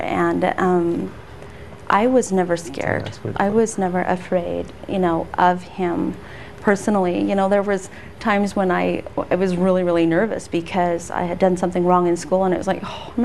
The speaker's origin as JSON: {"language": "English", "country": "United States", "tie": "born there", "said": "I was actually born down there."}